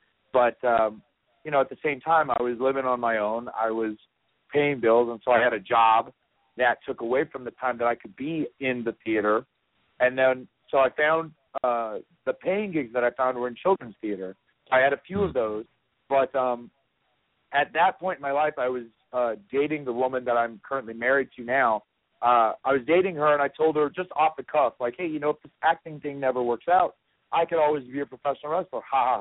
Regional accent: North Carolina, United States; I grew up in North Carolina, which was the sort of the middle of the Mid-Atlantic territories

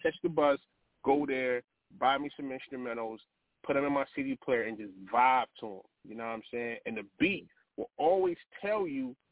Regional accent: New York, United States; What I would do is, because, you know, I'm from New York, you know, and so I would go on Broadway.

